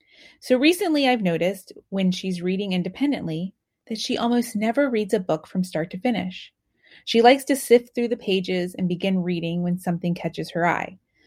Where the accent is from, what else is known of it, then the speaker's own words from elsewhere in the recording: Tallahassee, Florida, United States; I'm from Tallahassee, Florida.